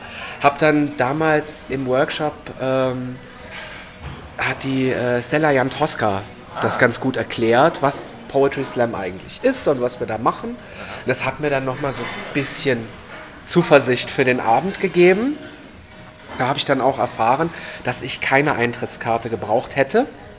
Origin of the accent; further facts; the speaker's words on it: Eifel, Germany; Ich komme aus der Eifel, dem wilden, ungezähmten Hochland.